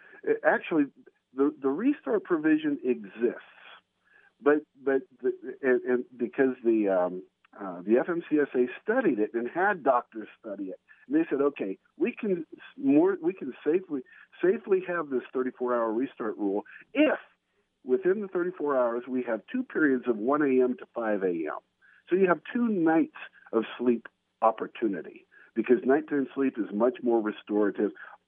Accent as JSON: {"language": "English", "town": "Kansas City", "country": "United States", "lives_now": "Maine, United States", "said": "In fact, even though I'm from Kansas City, I'm actually in Maine"}